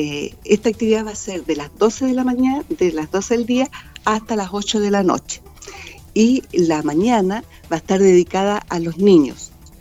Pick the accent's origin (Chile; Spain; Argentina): Chile; toda la solidaridad que nosotros como chilenos entregamos